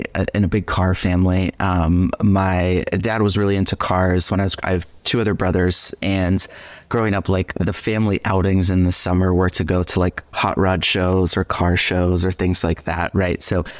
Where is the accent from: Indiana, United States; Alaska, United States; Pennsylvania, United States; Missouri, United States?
Pennsylvania, United States; moved away; also born or lived in Texas; And then when I moved to Texas from Pennsylvania growing up, and like heard of the Circuit of the Americas in Austin, right?